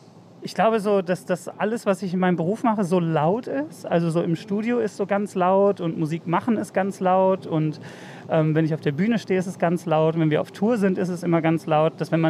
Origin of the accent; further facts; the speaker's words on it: North Rhine-Westphalia, Germany; now in Berlin, Germany; Ich bin ja aus Westfalen, also Bielefeld, Lemgo, Extertal, da die Gegend für die Leute, die es kennen. Und ich bin eher tatsächlich so zum Arbeiten hierhin.